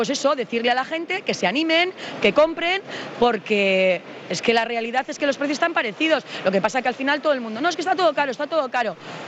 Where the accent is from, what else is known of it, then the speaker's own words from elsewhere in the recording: Barakaldo, Basque Country, Spain; Ah, yo soy de Baracaldo, pero la pescadería en Amorebieta.